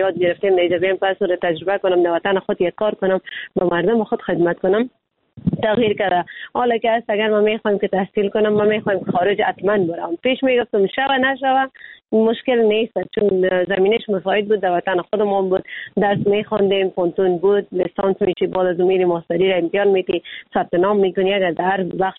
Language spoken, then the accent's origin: Persian; Afghanistan; ما خود ما افغان هستیم